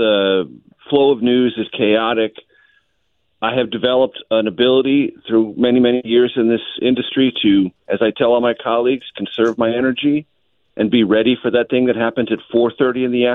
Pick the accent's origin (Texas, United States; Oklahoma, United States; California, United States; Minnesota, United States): California, United States; San Diego; When I grew up in San Diego, California, public school kid, Nobody in my family had any experience in journalism at all.